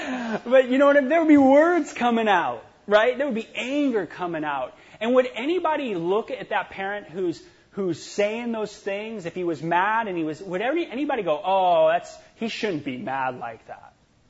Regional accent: Los Angeles, California, United States; And it's almost like, you know, growing up in Los Angeles, you had this whole gang rivalry thing all the time happening.

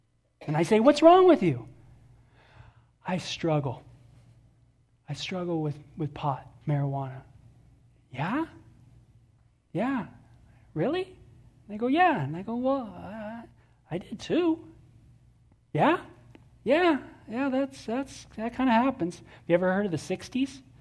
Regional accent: California, United States; Bo's background and growing up in the Valley of San Fernando and stuff like

